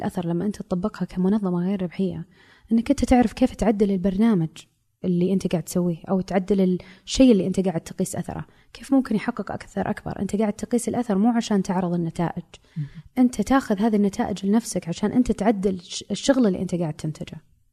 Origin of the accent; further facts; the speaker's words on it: Saudi Arabia; في كثير أشياء موضة عندنا بالسعودية